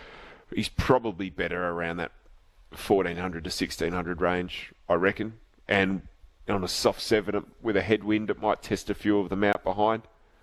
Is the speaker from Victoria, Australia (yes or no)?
yes; North Dandenong, Victoria, Australia; I'm from North Dandenong, right? It's a close area of Roeville.